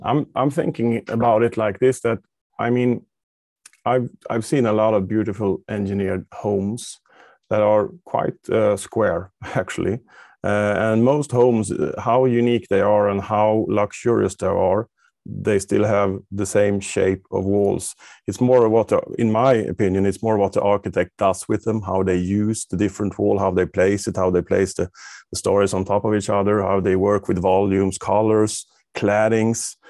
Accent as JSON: {"language": "English", "country": "Sweden", "second_language": "English", "said": "I'm from Sweden"}